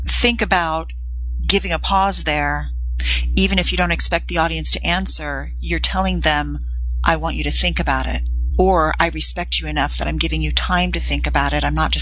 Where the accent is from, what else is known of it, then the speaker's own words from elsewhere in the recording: California, United States; accent: Valley Girl; if I went to my roots and I went to my Valley Girl accent